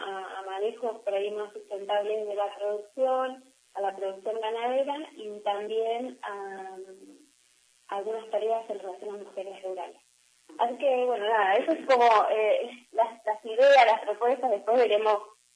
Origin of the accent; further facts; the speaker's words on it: Bolívar, Buenos Aires Province, Argentina; Sí, yo soy de Bolívar, me crié cerca de Los Mancas, estudié agronomía en La Plata